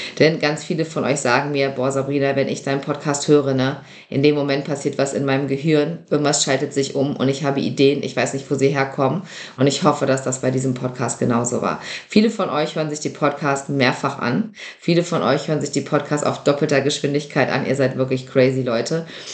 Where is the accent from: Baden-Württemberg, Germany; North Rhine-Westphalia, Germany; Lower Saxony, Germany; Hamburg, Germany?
Lower Saxony, Germany; Bei uns in Niedersachsen gibt es das nicht.